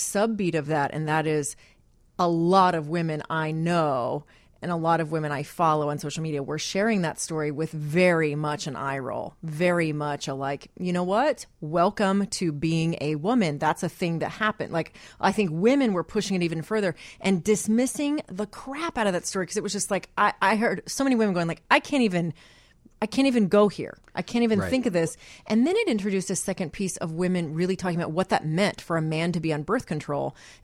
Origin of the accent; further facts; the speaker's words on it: Fort Worth, Texas, United States; I'm from Fort Worth.